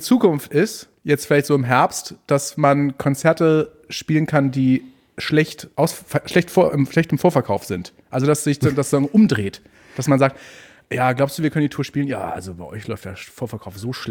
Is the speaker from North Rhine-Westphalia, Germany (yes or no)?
no; Hamburg, Germany; born there; Ich bin ja in Barmbek geboren.